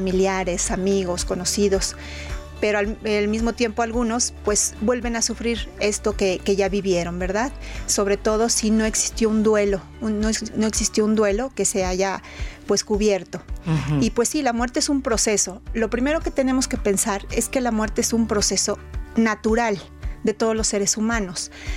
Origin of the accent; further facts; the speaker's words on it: Mexico; que nosotros como mexicanos pues tenemos esta costumbre